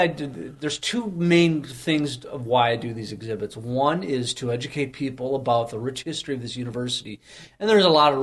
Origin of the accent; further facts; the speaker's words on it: Minneapolis, Minnesota, United States; so I'm from Minnesota. I'm a native Minnesotan from Minneapolis. I have family who live in central Minnesota